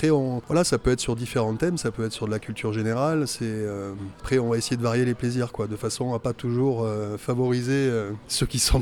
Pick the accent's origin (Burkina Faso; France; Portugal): France; Figeac, Occitanie; moved away as an adult; also born or lived in Paris; On est originaire du sud-ouest, de Figeac précisément, dans le Lot, une des plus belles villes du monde, hein, comme tout le monde le sait. Mais bon, sinon voilà, on est parti, moi je suis parti vivre à 18 ans sur Paris, j'ai vécu donc presque 30 ans là-haut